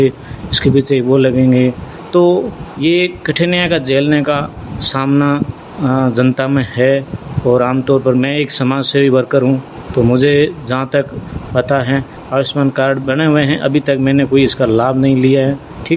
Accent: Phalodi, Rajasthan, India; और मैं जोधपुर फलौदी डिस्ट्रिक्ट से हूँ। पहले जोधपुर था, अभी नया फलौदी डिस्ट्रिक्ट है।

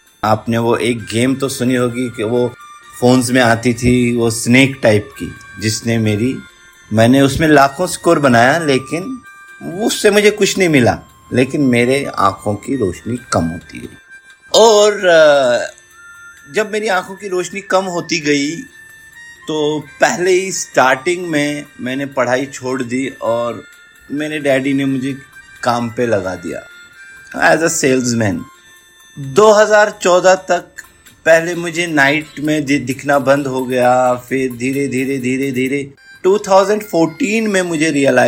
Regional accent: Jammu and Kashmir, India; also born or lived in Delhi; मैं कश्मीर का रहने वाला हूँ।

